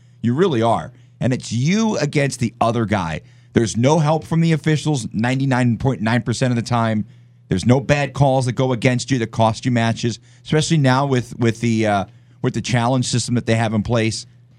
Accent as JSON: {"language": "English", "region": "New Jersey", "country": "United States", "said": "No, my home state is New Jersey."}